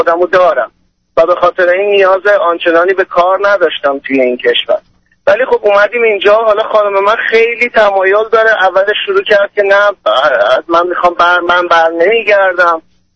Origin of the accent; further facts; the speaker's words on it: Iran; moved away as an adult; now in United States; حدود یه سال و نیم قبل به اتفاق همسرم و بچه‌ام از ایران اومدیم به سوی امریکا.